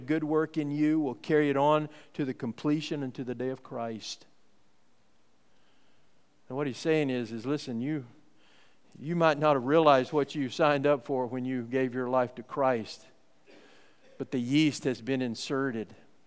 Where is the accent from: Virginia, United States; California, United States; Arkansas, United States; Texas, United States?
Texas, United States; Fort Worth; When I was growing up in Fort Worth, there was a Mrs. Baird's Bakery just on our way downtown there.